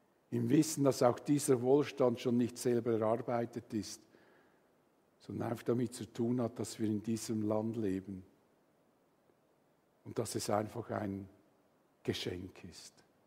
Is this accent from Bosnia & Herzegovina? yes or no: no; Switzerland; Wir haben sehr viel als Schweizer.